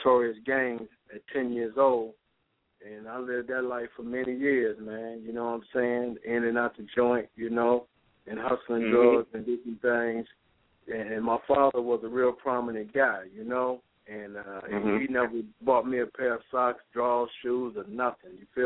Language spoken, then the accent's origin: English; Detroit, Michigan, United States; moved away as an adult; I had moved from my hometown, Detroit, in 89 and went down to Ohio, man